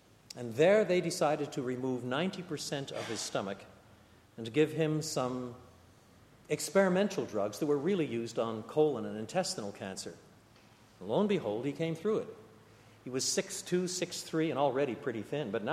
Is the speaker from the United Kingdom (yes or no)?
yes; United Kingdom; especially, dare I say it, if we're British. I can say that. My mother was a Londoner.